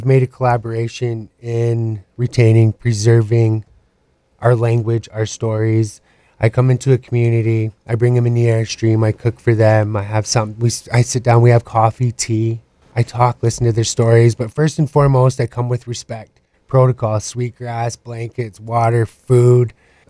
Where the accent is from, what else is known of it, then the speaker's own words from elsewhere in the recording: Alberta, Canada; I grew up on the Blood Tribe.